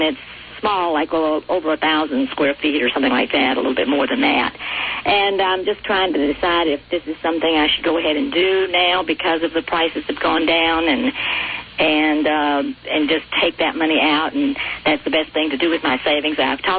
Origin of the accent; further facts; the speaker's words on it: Los Angeles, California, United States; Well, I'm from Los Angeles. I'm just visiting my folks here.